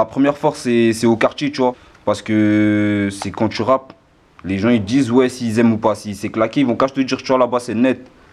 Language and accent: French; Strasbourg, Grand Est, France; Je viens de Cronenbourg Ouest